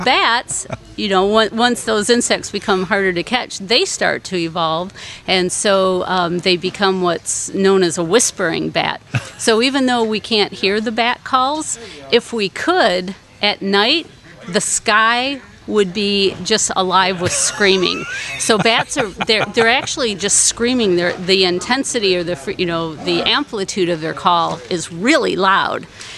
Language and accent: English; Heber City, Utah, United States; I'm from Heber City, Utah, and I've been caving about 20 years, and I started caving here in southern Indiana.